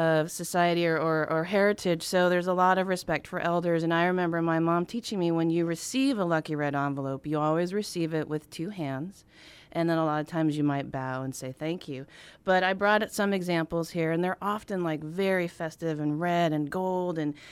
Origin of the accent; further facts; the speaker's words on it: United States; But for me, growing up in the States, I never understood it.